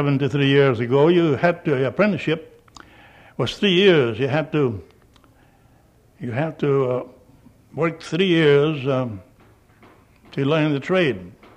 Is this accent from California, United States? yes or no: no; Key West, Florida, United States; born there; I was born in Key West, Florida, in the year of 1893, 11th of October.